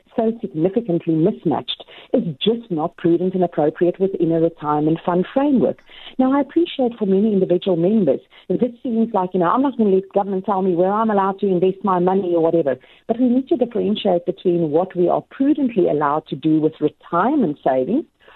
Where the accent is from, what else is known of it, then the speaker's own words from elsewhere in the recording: South Africa; And as a South African investor, the majority of my liabilities are still in South African rands.